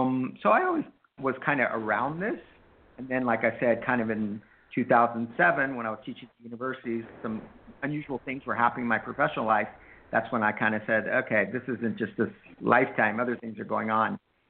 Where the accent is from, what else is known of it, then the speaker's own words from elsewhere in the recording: United States; I think like most people growing up in the United States, many of us have intuitive gifts